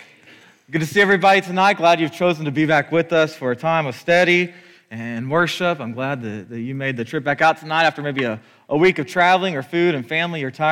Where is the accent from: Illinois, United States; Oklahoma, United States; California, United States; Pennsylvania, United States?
Oklahoma, United States; The church I grew up in Oklahoma, assigned people to take communion to some of the shut-ins